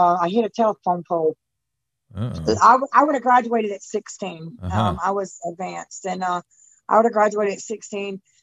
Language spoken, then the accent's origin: English; Orlando, Florida, United States; now in Uvalde, United States; No, sir. I'm from Orlando, Florida, actually. My father built houses in Orlando and raced horses and had his own business.